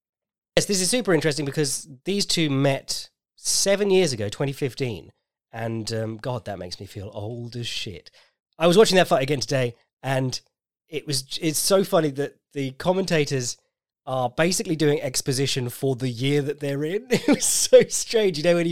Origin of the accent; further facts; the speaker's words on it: United Kingdom; because I'm British.